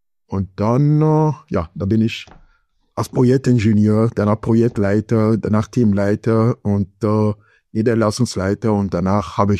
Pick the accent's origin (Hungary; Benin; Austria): Benin; German is a second language; now in Germany; Ich komme ursprünglich aus Benin. Das ist in Westafrika, also neben Nigeria. Und ich lebe in Deutschland seit 2002.